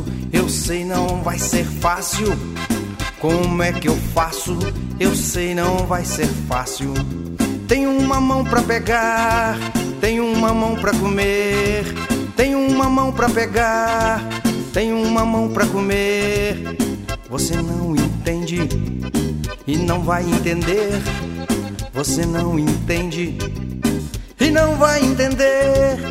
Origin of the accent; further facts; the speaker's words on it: Goiás, Brazil; Não sou diabético, sou de Goiás.